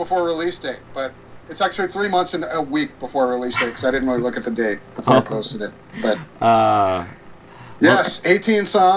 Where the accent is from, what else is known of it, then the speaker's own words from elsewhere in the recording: Los Angeles, California, United States; I know we're not Paisley or Paisley adjacent, but we are from Los Angeles.